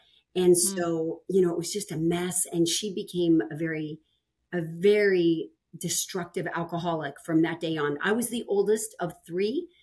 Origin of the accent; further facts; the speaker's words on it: Colorado, United States; I grew up in Colorado, actually, where, you know, in your home state.